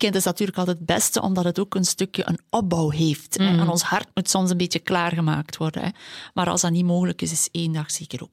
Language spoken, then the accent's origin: Dutch; Flanders, Belgium; Maar wij kunnen zoveel leren als Vlamingen van de Franstaligen.